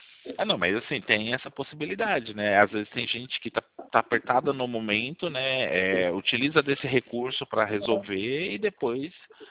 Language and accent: Portuguese; Sorocaba, São Paulo, Brazil; Eu sou de Sorocaba.